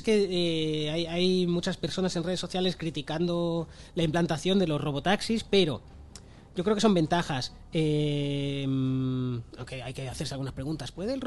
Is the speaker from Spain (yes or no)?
yes; Spain; me gusta hablar todo el rato de Madrid porque para eso soy español.